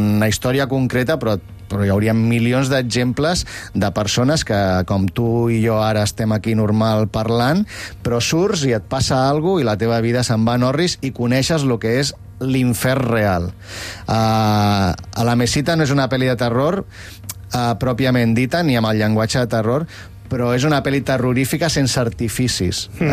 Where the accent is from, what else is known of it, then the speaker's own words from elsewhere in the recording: Catalonia, Spain; una sèrie de gent com jo, que som catalans, que som directors de cinema català